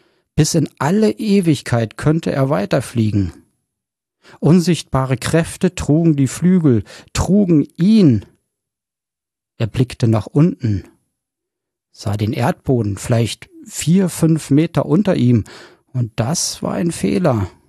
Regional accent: Braunschweig, Lower Saxony, Germany; Im Februar hatte ich eine Lesung in meiner alten Heimatstadt Braunschweig.

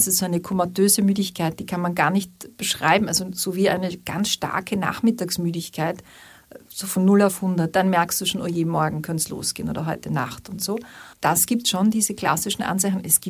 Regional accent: Klagenfurt, Carinthia, Austria; also ich komme aus Klagenfurt.

